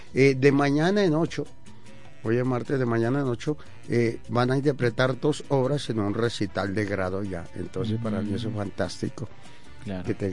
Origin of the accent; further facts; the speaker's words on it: Pasto, Nariño, Colombia; ¿Qué nos representa como pastusos, como nariñenses, dentro y fuera de nuestro país?